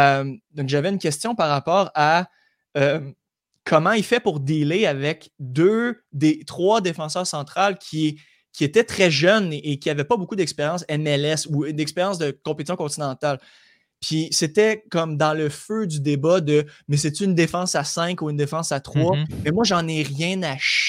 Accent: Quebec, Canada; c'est parce qu'on est Québécois

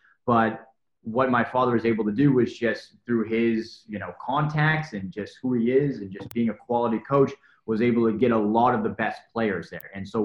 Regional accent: Spring Hill, Florida, United States; But so I grew up in Spring Hill, and I played youth soccer there

